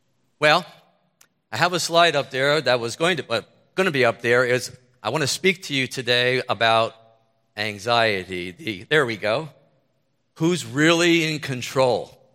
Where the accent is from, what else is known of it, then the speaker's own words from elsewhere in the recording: Allentown, Pennsylvania, United States; In the 1970s, growing up in Allentown, I was big into Motown, loved Motown music.